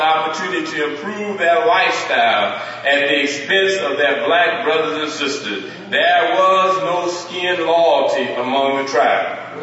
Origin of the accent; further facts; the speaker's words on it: Texas, United States; Now, I grew up in the South, in Texas, and they raised cotton.